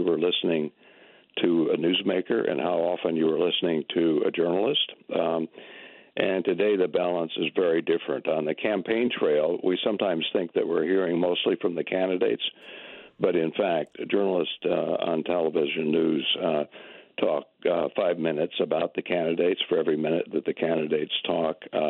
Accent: Westbrook, Minnesota, United States; I grew up in Minnesota, a small town called Westbrook in the southwestern part.

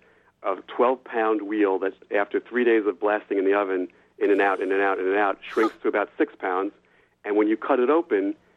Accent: New Jersey, United States; and I'm the kid from Jersey.

